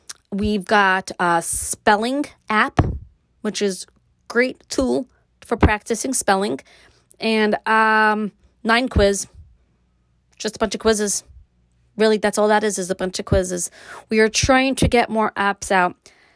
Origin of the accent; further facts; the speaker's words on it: Brooklyn, New York, United States; now in upstate New York, United States; I grew up in Brooklyn, lived there, moved to upstate New York, got married.